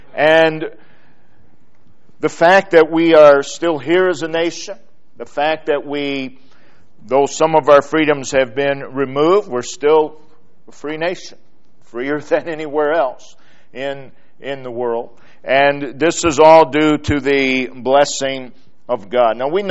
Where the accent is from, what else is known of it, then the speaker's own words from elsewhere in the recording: United States; born there; it was no accident that I was born in the United States.